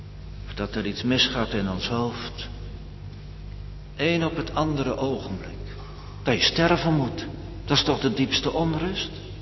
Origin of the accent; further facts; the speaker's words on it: North Holland, Netherlands; Ik ben er ook niet mee opgevoed, ik kom uit de buurt van Amsterdam en daar vertelden mijn ouders dat niet en we gingen niet naar de kerk.